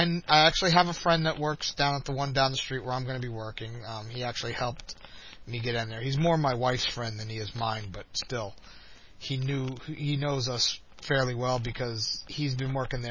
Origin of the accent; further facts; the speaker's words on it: South River, New Jersey, United States; also born or lived in New York; now, when I grew up in South River, New Jersey, we had one there. So it's always been a part of my life. But if you go up into New York State where I used to live, there's none up there.